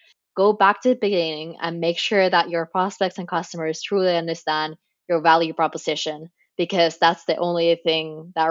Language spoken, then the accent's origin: English; Finland; English is a second language; now in Dublin, Ireland; I work as a marketing manager at HubSpot in Dublin, Ireland. I'm originally from Finland though, and that's how I also know you guys. But currently I'm here in Dublin.